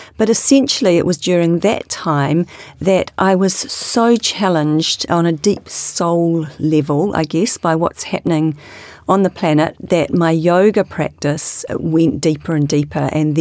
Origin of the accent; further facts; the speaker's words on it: Havelock North, Hawke's Bay, New Zealand; I was brought up in Havelock North